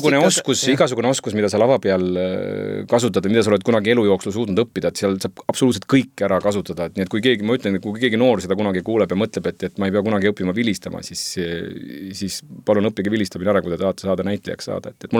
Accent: Palamuse, Jõgeva County, Estonia; ma ise olen Palamusel kandist pärit ja Palamusel on alati kuidagi see kultuur ja kultuuri tegemine väga, väga oluline olnud

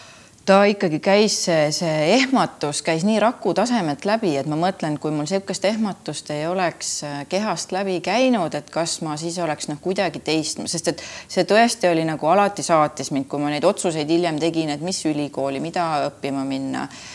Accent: Kuressaare, Saare County, Estonia; Kuressaare on juba ju ka Saarema ääres ja Kuressaarest ma pärit olen, kuigi mu isatalu on praegu seal Kaarmakandis.

